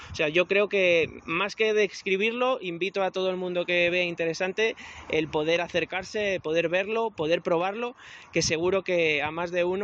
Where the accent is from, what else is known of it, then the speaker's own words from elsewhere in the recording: Collado Villalba, Community of Madrid, Spain; Yo soy de Villalba. Vamos a decir que soy dominguero.